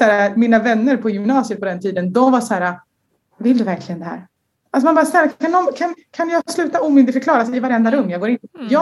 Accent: Sweden; han var en kille från Marocko, jag är en tjej från Sverige. Vi har helt olika uppväxt.

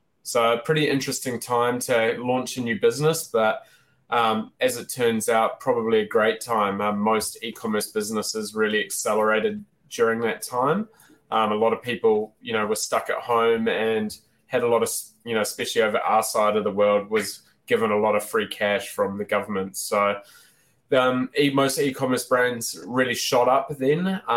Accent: New Zealand; Yeah, so I grew up in New Zealand originally.

